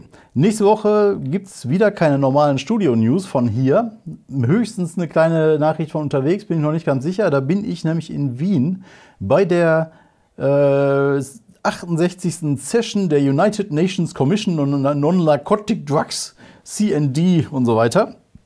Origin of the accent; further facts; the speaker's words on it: North Rhine-Westphalia, Germany; vielleicht sogar Bergisches Land, wo ich herkomme.